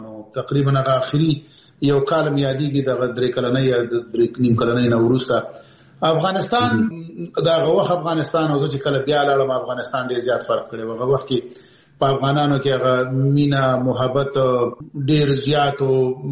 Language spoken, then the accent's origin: Pashto; Peshawar, Khyber Pakhtunkhwa, Pakistan; زه پېښور کې د اول صف نه نیولې تر دولسم پورې مالته درس ویلی دی. نو زه د پېښور سره شاید دی زیات افغانان داسې وي چې دومره بلد نه وي لکه زه چې په پېښور کې څومره بلد دی، او پېښور کې څومره وخت تېر کړی دی.